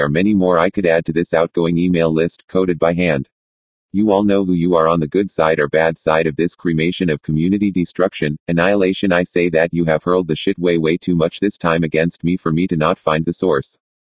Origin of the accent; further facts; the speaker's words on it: San Bernardino, California, United States; also born or lived in Denver; here in my hometown of San Bernardino, living at the home where I grew up in since I was age 5.